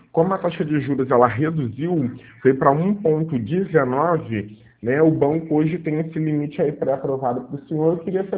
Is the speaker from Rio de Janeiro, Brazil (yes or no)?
yes; Rio de Janeiro, Brazil; Sou do Rio, sim, Vila Isabel.